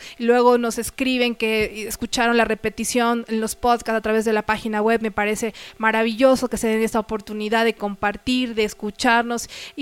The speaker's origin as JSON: {"language": "Spanish", "country": "Mexico", "said": "que a los gringos les decimos a los estadounidenses. En México les decimos así."}